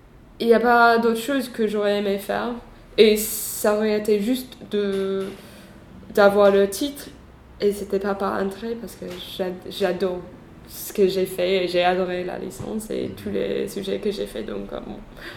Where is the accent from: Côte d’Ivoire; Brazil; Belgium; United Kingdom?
United Kingdom; England; French is a second language; now in France; En France, je pense que ça va tant que je suis anglaise